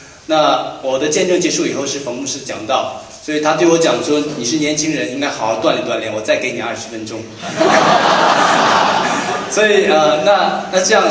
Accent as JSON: {"language": "Chinese", "region": "Heilongjiang", "country": "China", "said": "那个时候在大陆，因为我是来自黑龙江，是一个小城市"}